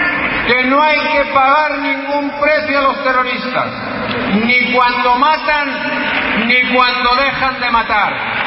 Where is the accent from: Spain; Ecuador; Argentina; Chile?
Spain; yo hablaba como un español esperanzado pero también preocupado